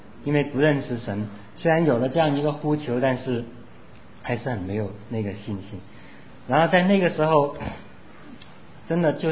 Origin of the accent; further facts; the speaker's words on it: Guangdong, China; 那么我是广东人呢，刚才还有好几个广东人来的，讲几句广东话，所以会讲广东话，